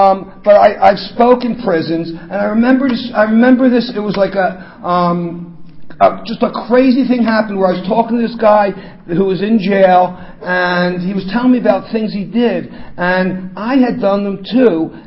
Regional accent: Philadelphia, Pennsylvania, United States; I'm from Philly and, and I have a ton of friends here from Jersey.

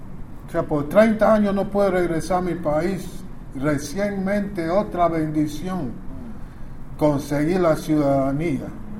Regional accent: Brooklyn, New York, United States; also born or lived in Panama; yo también soy de Brooklyn. O sea, criado en Brooklyn, pero soy de Panamá, tú sabes. Soy panameño, pero criado en Brooklyn.

